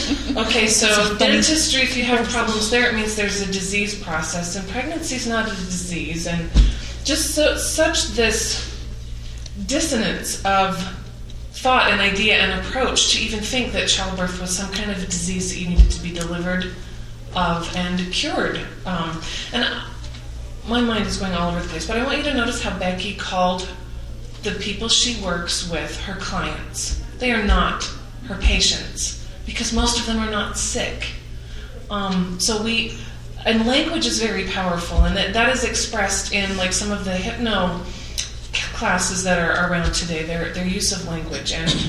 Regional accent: Utah, United States; growing up in Utah, I think there is a narrower view of, there's a different Mormonism here in Utah.

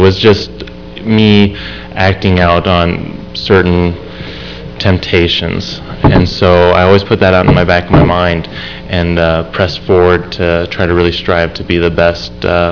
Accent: Central Point, Oregon, United States; I'm originally from Oregon. I was born and raised there, actually in Central Point, but Central Point's basically Medford

